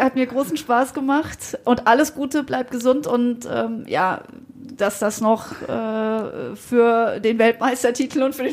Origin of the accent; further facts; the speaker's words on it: Freiburg, Baden-Württemberg, Germany; born there; Ich als gebürtige Freiburgerin habe natürlich da auch sozusagen meine Gefühlswelten jetzt gerade hier mit drin